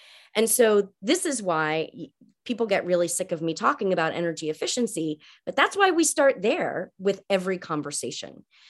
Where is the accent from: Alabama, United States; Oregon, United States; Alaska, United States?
Alabama, United States; I grew up in Alabama and then, you know, moved around and came back to the South.